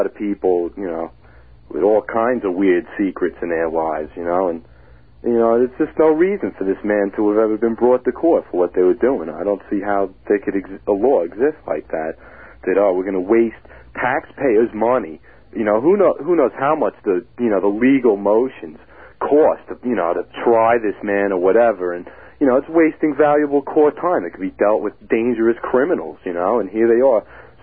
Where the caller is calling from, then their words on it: Kings Park, New York, United States; Kings Park.